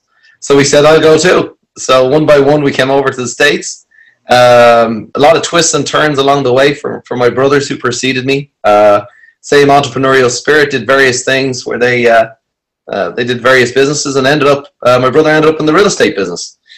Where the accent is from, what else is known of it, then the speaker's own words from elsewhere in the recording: Ireland; I'm born and raised in Ireland.